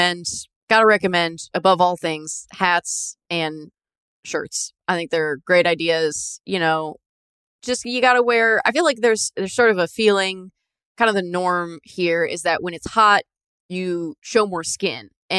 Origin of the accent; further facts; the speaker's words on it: California, United States; I grew up in Northern California.